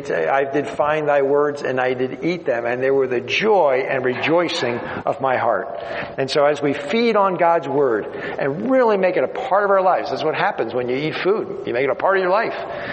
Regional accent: New Jersey, United States; I'm from the Jersey Shore. I forgot to mention that. I'm from New Jersey, on the east coast of Jersey, and I'm from the Jersey Shore.

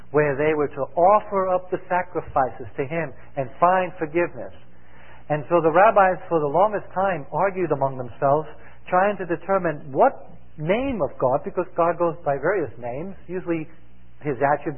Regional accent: New York City, New York, United States; I grew up in New York City, so I know nothing about farming

